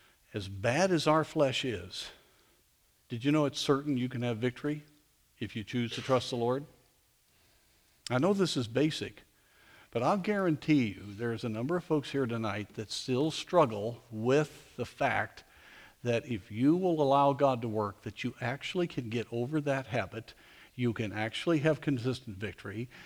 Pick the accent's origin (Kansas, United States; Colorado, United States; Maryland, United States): Colorado, United States; Durango; As you know, I grew up in Durango, Colorado